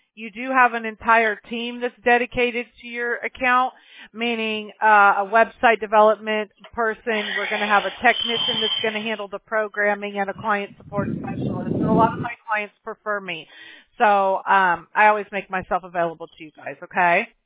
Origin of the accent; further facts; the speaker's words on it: Mobile, Alabama, United States; born there; I was born in Mobile, Alabama, so I could say that. Only us fellow Southerners can say that.